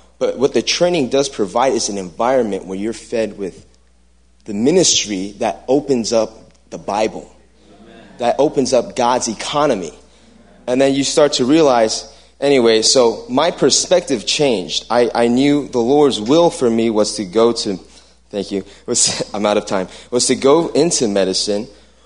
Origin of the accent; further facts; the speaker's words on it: Piscataway, New Jersey, United States; I'm from Piscataway, New Jersey.